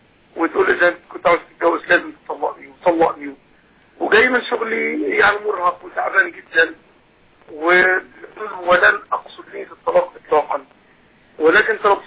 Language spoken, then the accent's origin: Arabic; Egypt; now in Jordan; وانا طبعا مصري مقيم بالاردن.